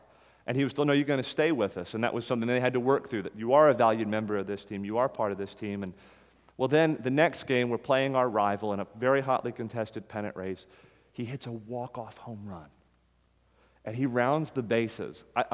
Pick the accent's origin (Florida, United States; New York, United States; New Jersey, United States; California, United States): Florida, United States; The church I grew up in South Florida was that way.